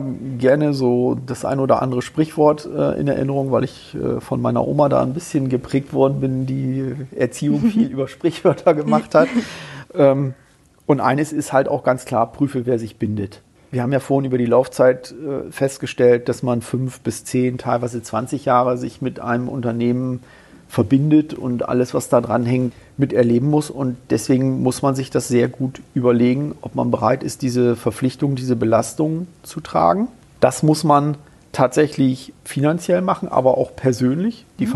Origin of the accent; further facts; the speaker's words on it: Bremen, Germany; ich komme ja ursprünglich aus Bremen